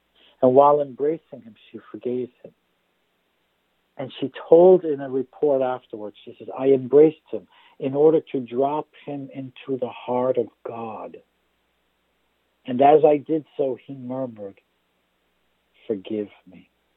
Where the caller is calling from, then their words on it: Tenafly, New Jersey, United States; from the SMA Fathers. I'm calling in from Tenafly.